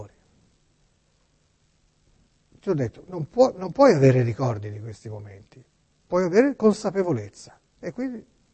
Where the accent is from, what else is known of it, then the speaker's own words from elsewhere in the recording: Florence, Tuscany, Italy; born there; Io sono nato in Via degli Alfani, pieno centro di Firenze, in un edificio che adesso è una facoltà universitaria, proprio di fronte alla rotonda dei Brunelleschi